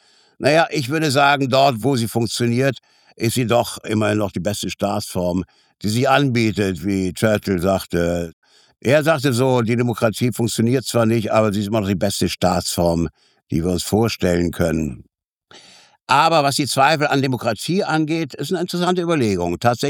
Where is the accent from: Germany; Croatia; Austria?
Germany; Ich bin zwar in der DDR aufgewachsen, aber vieles von dem, was Sie von damals erzählen, kenne ich auch aus meiner Jugend.